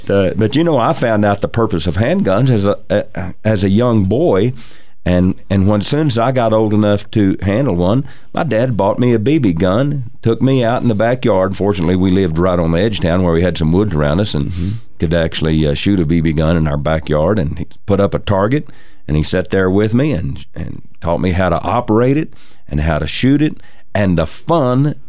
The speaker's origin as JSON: {"language": "English", "region": "Texas", "country": "United States", "tie": "born or raised there", "said": "And, Scott and I grew up down in Texas, and I believe Texas has one of the best cultures around for guns and hunting."}